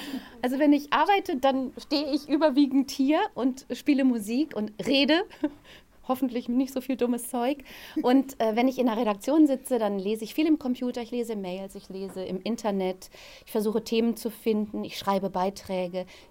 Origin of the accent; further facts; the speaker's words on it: North Germany, Germany; now in Stuttgart, Germany; Ich bin vor fast 20 Jahren nach Stuttgart gezogen. Ich komme eigentlich aus dem Norden